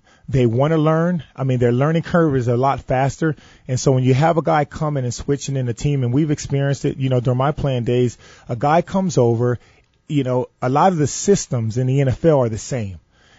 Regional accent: Camden, New Jersey, United States; And so for me, growing up in Camden, New Jersey, trick-or-treating was a little different because people always turned the lights off.

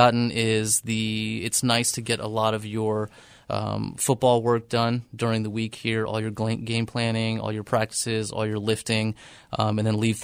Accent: Jacksonville, Florida, United States; It was back in my hometown and definitely a fun part of the operation.

